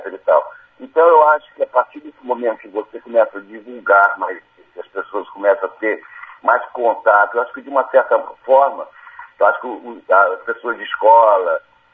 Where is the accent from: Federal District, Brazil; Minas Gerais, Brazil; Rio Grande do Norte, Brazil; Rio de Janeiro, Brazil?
Rio de Janeiro, Brazil; born there; now in Vitória, Brazil; Nasci no Rio de Janeiro, mas estou aqui em Vitória desde 1990.